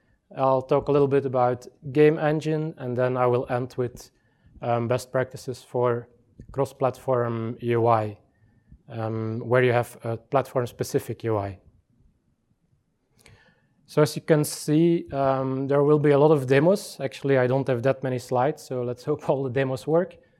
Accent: Belgium; English is a second language; I'm from Belgium.

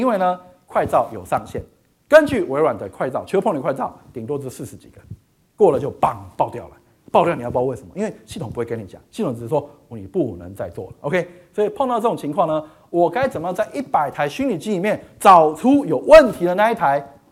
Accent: Taiwan; 当然我们是台湾人

